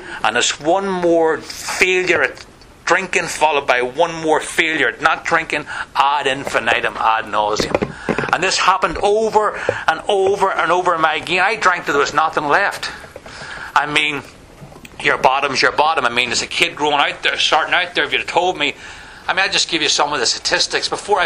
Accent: Northern Ireland, United Kingdom; I was growing up in Northern Ireland at the height of the troubles, a working class Catholic from the wrong side of the tracks, you know, in the 70s and 80s.

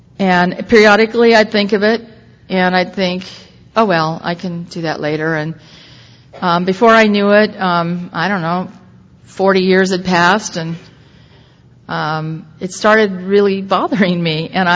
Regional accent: Orange County, California, United States; I grew up in Orange County, moved up to Los Angeles.

